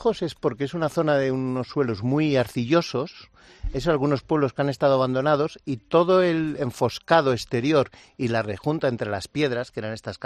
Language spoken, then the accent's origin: Spanish; Villacastín, Castile and León, Spain; yo creo que debería venir a mi pueblo, venir a Villacastín. Que Villacastín es el típico pueblo